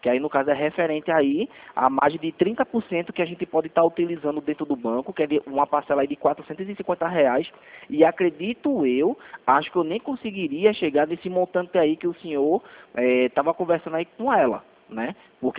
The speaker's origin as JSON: {"language": "Portuguese", "town": "Recife", "region": "Pernambuco", "country": "Brazil", "said": "Sou de Recife."}